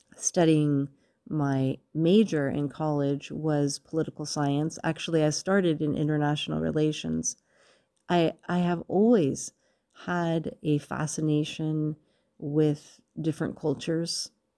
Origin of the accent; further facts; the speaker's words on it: California, United States; I grew up in California in very progressive communities. And in the summertime, I would go and visit my grandparents, my mom's parents, in, like I described, East Texas.